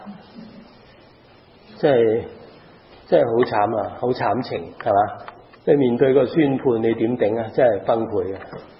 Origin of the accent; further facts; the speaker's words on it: Hong Kong; 我从香港来的，咁你有着数嘅，因为你又加拿大人又香港人